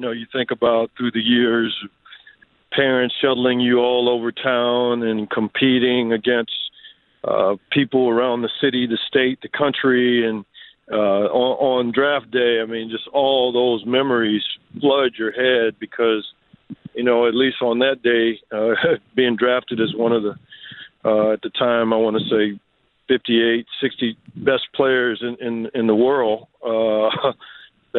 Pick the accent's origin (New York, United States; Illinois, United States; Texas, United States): Texas, United States; And, you know, I grew up in Texas